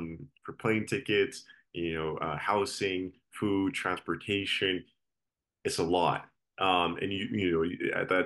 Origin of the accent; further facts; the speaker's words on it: Canada; as a player growing up in Canada, I was born in 2000, so currently 24.